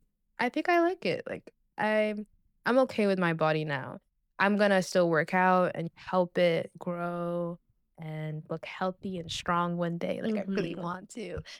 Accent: Nigeria; I mean, I'm Nigerian and like, you know, in Nigeria

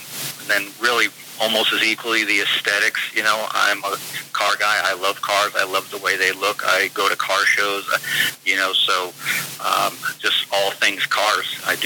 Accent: Cape Cod, Massachusetts, United States; also born or lived in Connecticut; I was started in Connecticut as a kid, and eventually we moved to Cape Cod, Massachusetts, and I basically lived there until I mo

